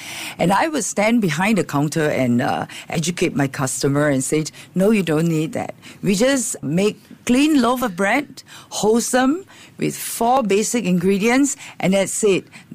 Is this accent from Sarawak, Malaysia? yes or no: no; Taiping, Perak, Malaysia; I hail from Malaysia in a very small town up north in Taiping, and there were no bakery except maybe one bakery that make bread.